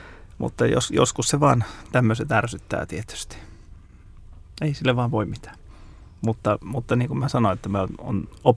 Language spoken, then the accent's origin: Finnish; Kauhava, South Ostrobothnia, Finland; Pohjanmaalla Kauhavalla, mistä mä olen lähtöisin alun perin